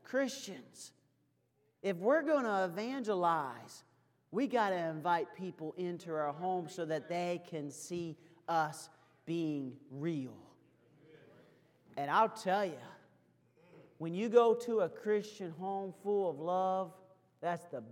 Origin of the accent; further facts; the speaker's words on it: Canada; I grew up in Canada. We don't even have four downs up there.